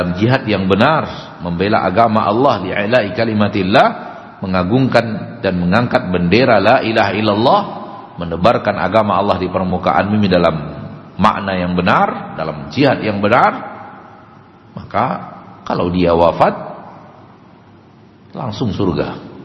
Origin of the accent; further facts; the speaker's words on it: Sumatra, Indonesia; dalam bahasa kita orang Sumatera, kali-kalinya hanya dunia